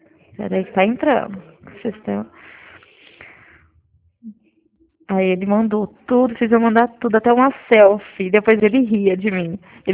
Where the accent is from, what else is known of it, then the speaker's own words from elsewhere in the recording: Dracena, São Paulo, Brazil; also born or lived in Tupã; o meu celular é 018, porque eu sou de Dracena